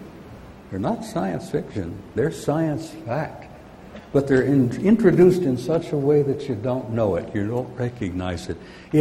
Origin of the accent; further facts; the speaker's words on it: Arizona, United States; I'm from Arizona. I baked my gourd in Phoenix for the last 6 to 8 months, and I lose it sometimes.